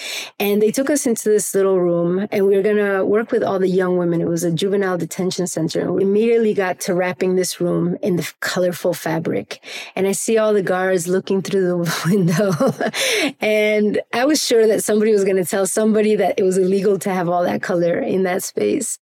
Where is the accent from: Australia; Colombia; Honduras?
Colombia; Medellin, Antioquia; English is a second language; I grew up in Medellin in Colombia in the 80s